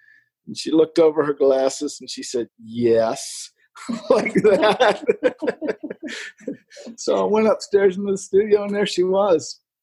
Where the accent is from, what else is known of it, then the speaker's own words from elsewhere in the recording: Richmond, United States; I'm from Richmond, so it really, and I knew that area when I was a kid.